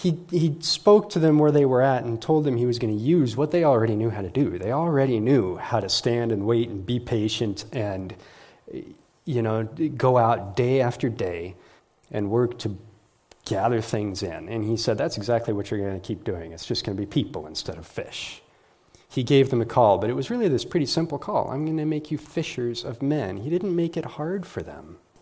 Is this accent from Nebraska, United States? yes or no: no; Kansas, United States; I'm from Kansas. We don't have buildings taller than three floors, right?